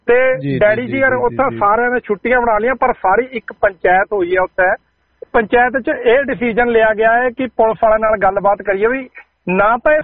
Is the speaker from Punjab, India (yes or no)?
no; Yamuna Nagar, Haryana, India; ਮੈਂ ਹਰਿਆਣੇ ਤੋਂ ਬਿਲੋਂਗ ਕਰਦਾ, ਯਮੁਨਾ ਨਗਰ ਡਿਸਟ੍ਰਿਕਟ ਤੋਂ